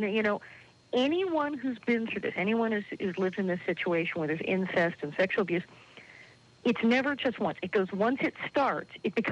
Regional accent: Hollywood, California, United States; also born or lived in New York; Well, yeah, see, I was born in New York and raised in Hollywood. So my family were all in show business.

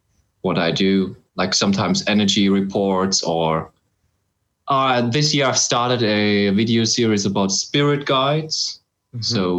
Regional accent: Germany; especially here growing up in Germany

